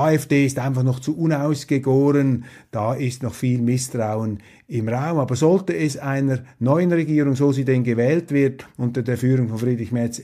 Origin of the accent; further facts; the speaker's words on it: Switzerland; das, was für mich als Schweizer in der deutschen Politik oft fehlt